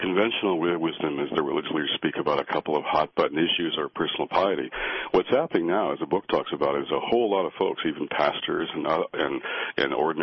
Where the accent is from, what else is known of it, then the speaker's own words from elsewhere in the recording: Detroit, Michigan, United States; My hometown, and 30% unemployment, probably about 50 in reality.